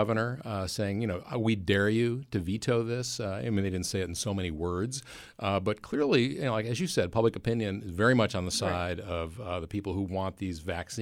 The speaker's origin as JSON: {"language": "English", "town": "Buffalo", "region": "New York", "country": "United States", "tie": "born or raised there", "said": "I grew up in Buffalo, which is right."}